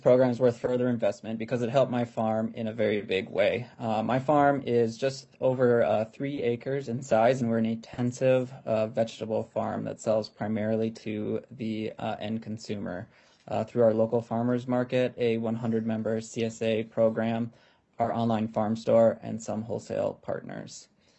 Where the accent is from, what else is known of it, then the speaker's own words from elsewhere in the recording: Waldorf, Minnesota, United States; I'm from Waldorf, Minnesota, and with my wife, Laura, we own and operate a produce farm called Cedar Crate Farm.